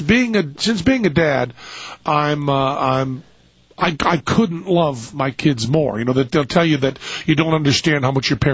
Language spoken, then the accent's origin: English; New England, United States; You know, I'm from New England, so being touched is never a comfortable thing for me.